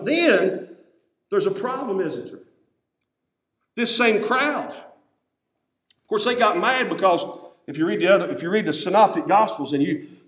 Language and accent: English; Princeton, United States; I remember when I was a kid, I grew up in Princeton.